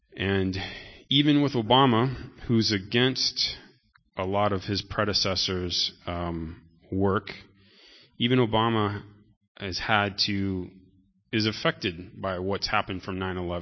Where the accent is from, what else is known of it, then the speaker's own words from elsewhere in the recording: United States; Now, I come from America, and we definitely have a lot of issues.